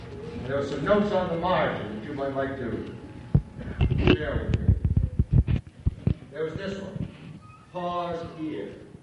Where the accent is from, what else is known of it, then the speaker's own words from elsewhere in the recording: Maine, United States; But he and I used to be neighbors in my hometown in Maine, and we were both ardent fishermen.